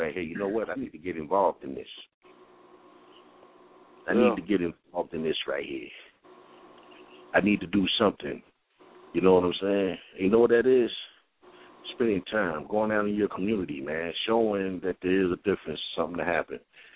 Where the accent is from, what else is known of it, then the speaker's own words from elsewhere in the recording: Trenton, New Jersey, United States; now in Texas, United States; But you know I'm from Trenton, you know, and stuff, man. And you know what? If I would have stayed one more year in New Jersey in 87